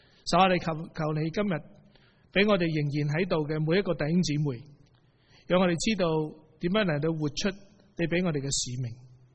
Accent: Guangdong, China; 我们广东人很喜欢讲馒头

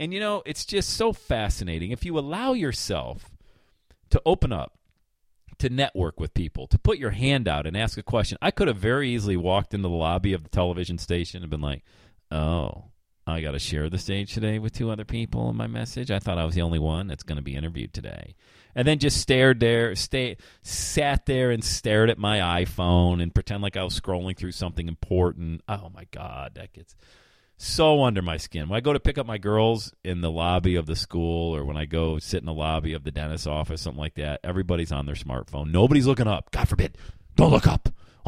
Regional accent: Bradford, Pennsylvania, United States; I grew up in Bradford, Pennsylvania, population 8,000 people, youngest of eight kids.

